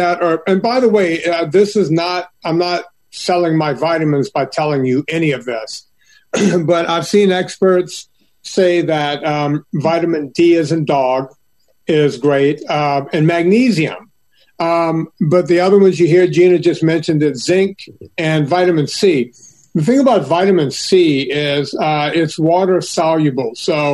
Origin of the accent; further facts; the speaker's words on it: Donaldsonville, Louisiana, United States; Actually, my hometown down on the bayou of Donaldsonville, they had 5 people in the nursing home with it.